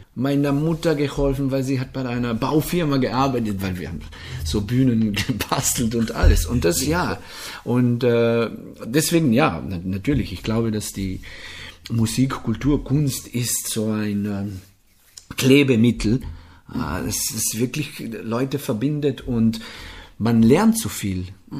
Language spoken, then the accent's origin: German; Radlje ob Dravi, Carinthia, Slovenia; also born or lived in Paris, France; ich komme aus Radlje. Dann habe ich meine Mittelmusikschule in Maribor gemacht und dann mit 18 Jahren nach Graz gegangen. Habe ich in Graz studiert, habe ich, ja, sozusagen fast 10 Jahre war ich tätig in Graz.